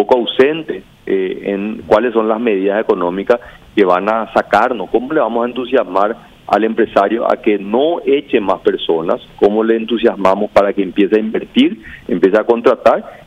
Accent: Paraguay; como paraguayo

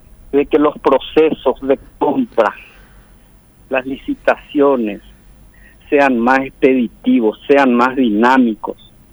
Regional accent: Paraguay; Con total derecho como ciudadano paraguayo.

